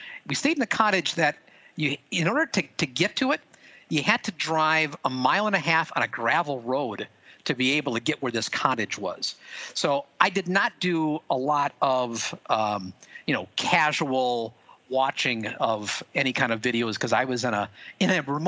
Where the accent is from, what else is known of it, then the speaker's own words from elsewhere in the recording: Stevens Point, Wisconsin, United States; located less than a mile from the house I grew up in Stevens Point, Wisconsin. So I know quite a bit about this that part of town.